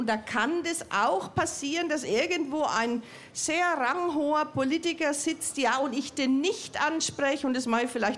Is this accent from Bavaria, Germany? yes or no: yes; Erlabrunn, Bavaria, Germany; Erlabrunn hat wirklich, also ich sage das ganz bewusst, wir haben sehr viele Talente, auch schon immer im Fasching gehabt.